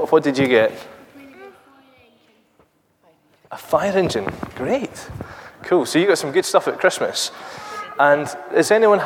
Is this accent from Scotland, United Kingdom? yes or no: yes; Isle of Arran, Scotland, United Kingdom; Well, I grew up in the Isle of Arran, so I do like islands.